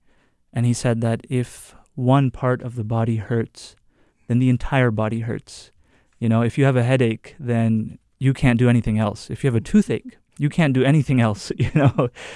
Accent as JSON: {"language": "English", "town": "Houston", "region": "Texas", "country": "United States", "also_born_or_lived": "Dallas", "said": "I was born in Houston, and I actually just moved over here from Dallas. So I am from there."}